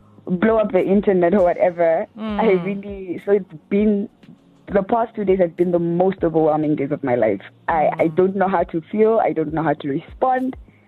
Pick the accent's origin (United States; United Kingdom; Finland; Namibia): Namibia; Opuwo, Kunene; Yes, I'm born and raised in Opuo. I went to school, primary school. I went to Bethel Timumina Primary School.